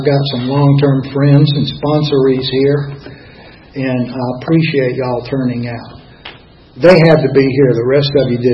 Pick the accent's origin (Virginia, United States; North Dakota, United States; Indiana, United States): Virginia, United States; Richmond; I grew up in Richmond, Virginia. My father was a preacher and a professor of theology at a Presbyterian seminary.